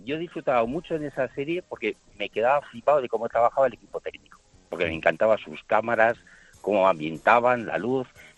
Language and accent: Spanish; Pamplona, Navarre, Spain; yo soy fotógrafo de Pamplona y yo estaba trabajando en Madrid